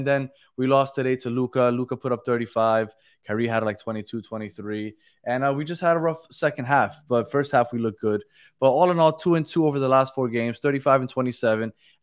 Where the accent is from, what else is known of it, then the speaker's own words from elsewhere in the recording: Brooklyn, New York, United States; I'm from Brooklyn. That was my team.